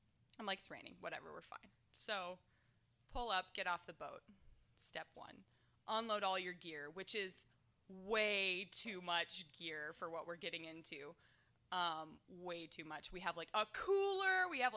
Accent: Indiana, United States; now in Alaska, United States; So my history with Alaska is I came up here from Indiana about 4 years ago. And if you know anything about Indiana, you know it's really flat.

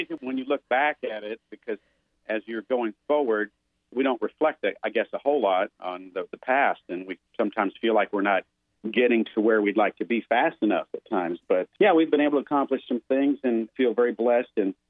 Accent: Waverly, Iowa, United States; Well, yeah, I grew up in Waverly, Iowa, and then went to University of Northern Iowa, and actually lived in many other places after college, but ended up living in Cedar Falls for a time, and so I feel those are my roots

